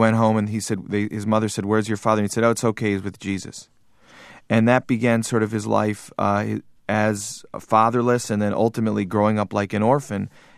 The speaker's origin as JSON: {"language": "English", "town": "Glencoe", "region": "Illinois", "country": "United States", "tie": "born there", "said": "My parents moved out of Brooklyn before I was born. I was born in Glencoe, Illinois, mm-hmm. in the North Shore of Chicago."}